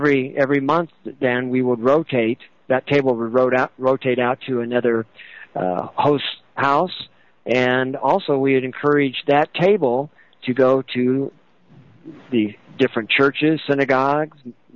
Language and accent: English; Midwest, United States; I know I grew up in the Midwest, and I didn't know anybody outside of my circle, basically, which, you know, I grew up Pentecostal